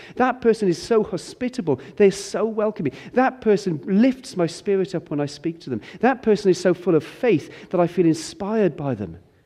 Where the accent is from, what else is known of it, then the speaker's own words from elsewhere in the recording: United Kingdom; As British people, we've got this completely wrong.